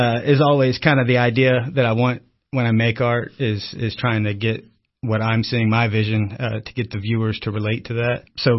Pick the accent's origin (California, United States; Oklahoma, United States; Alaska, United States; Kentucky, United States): Kentucky, United States; Albany; I grew up in Albany, Kentucky, which is about an hour north of here.